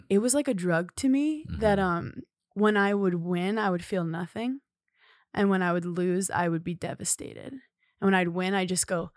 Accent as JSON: {"language": "English", "region": "New York", "country": "United States", "said": "not to get all woo-woo LA because I'm a New Yorker"}